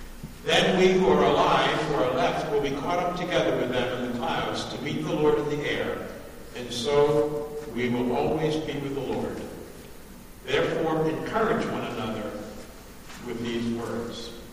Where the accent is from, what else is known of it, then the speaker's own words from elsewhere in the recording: New York, United States; accent: Long Island; I was one of four kids. We grew up on Long Island. That's where I got my accent.